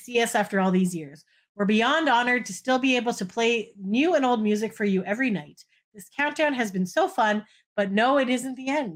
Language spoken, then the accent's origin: English; Canada; We're Canadian, so this was MTV.